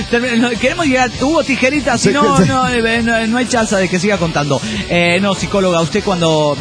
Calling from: Mexico City, Mexico; Les mando un saludo desde el acalorado DF mexicano.

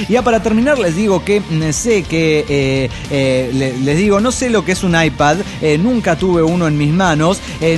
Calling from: Morelia, Michoacán, Mexico; de Morelia, Michoacán.

